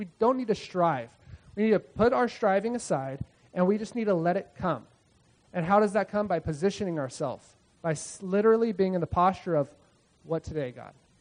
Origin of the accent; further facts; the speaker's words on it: Bakersfield, California, United States; We're from Bakersfield, by the way. Send two kids from California all the way to Peru, to the middle of the Amazon jungle, for 30 people.